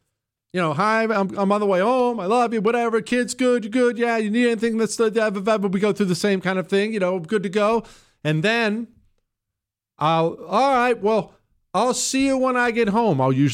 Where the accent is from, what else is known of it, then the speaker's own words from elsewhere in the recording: Iowa, United States; I'm originally from Northwest Iowa. Lived there 23 years.